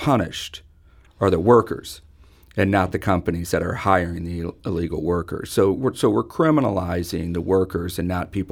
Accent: Wichita, Kansas, United States; Having grown up in Kansas, I mean, I grew up in Wichita, Kansas, which is the largest town in the state. But at the same point, I'm a grandson of farmers, and I went to school in a small town.

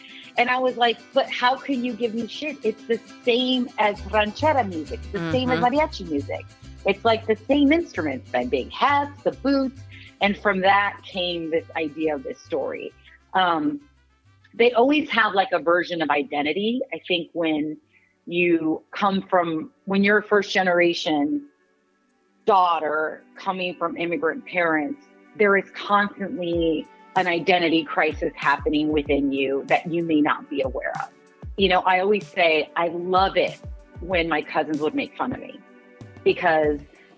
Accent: California, United States; always say that growing up in kind of uncomfortable scenarios, like, you know, being fish out of water, we're basically transplanted from California to the Midwest.

